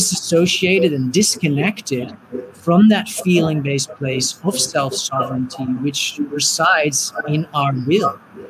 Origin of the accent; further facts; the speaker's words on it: Netherlands; first language Dutch; English is a second language; And I translated this aspect of what it is that I want back into my native tongue. And I realized that when we ask a child in the Netherlands, we ask that child, what do you will?